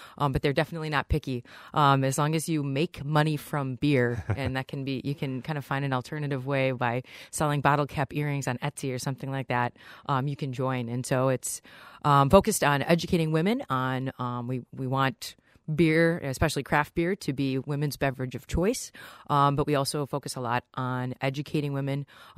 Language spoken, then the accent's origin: English; Wisconsin, United States; Well, I started out, I grew up just outside of Milwaukee, so beer has kind of been part of my life